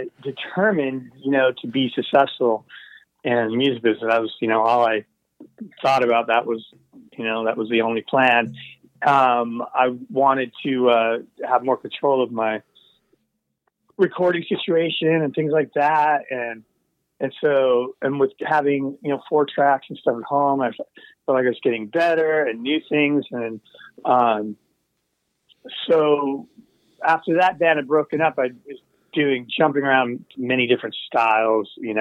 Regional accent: Seattle, Washington, United States; also born or lived in Brooklyn; My family we're from Brooklyn, New York originally, but my father got work in the Seattle area, so we were like a suburb of Seattle.

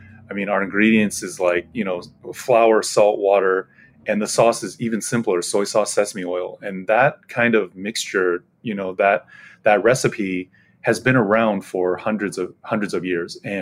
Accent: United States; Yeah, I think, for us, me myself, growing up in the States, I know ramen noodle probably like a lot of the listeners, right?

